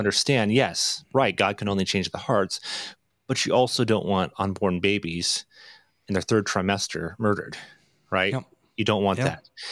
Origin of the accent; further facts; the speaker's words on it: Canada; But I say that as a non-gun owner and as a Canadian as well.